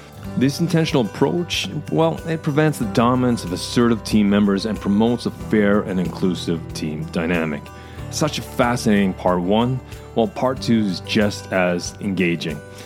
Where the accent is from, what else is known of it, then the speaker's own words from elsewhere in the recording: Canada; now in Norway; as a Canadian moving into Norway